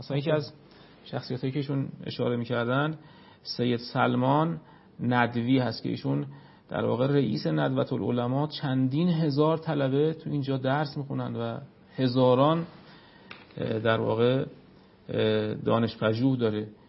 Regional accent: Iran; متوجه شد من ایرانیم.

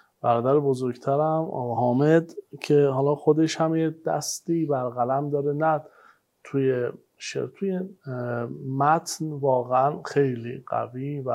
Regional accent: Kerman, Iran; now in Qom, Iran; ولی یادم از کرمان که اومدم به قم، چون قم خیلی دوست داشتم

